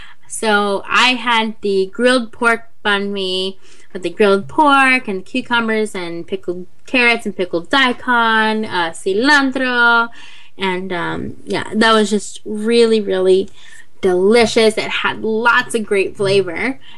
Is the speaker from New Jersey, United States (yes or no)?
no; New Orleans, Louisiana, United States; since I'm from New Orleans